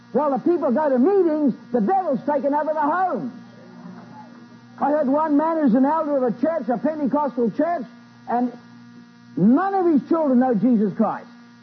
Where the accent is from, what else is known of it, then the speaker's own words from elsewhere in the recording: Scotland, United Kingdom; Now, I'm Scottish, man.